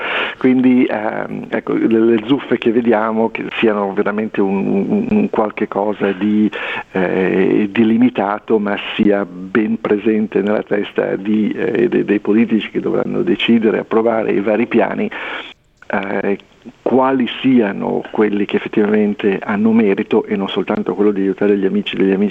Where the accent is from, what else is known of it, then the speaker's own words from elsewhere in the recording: Liguria, Italy; per cui da liguri dico cerchiamo di investire